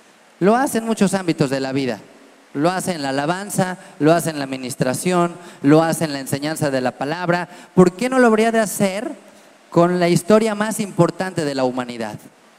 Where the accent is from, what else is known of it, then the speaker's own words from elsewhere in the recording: Mexico City, Mexico; Como si dijéramos los que venimos de Chilangolandia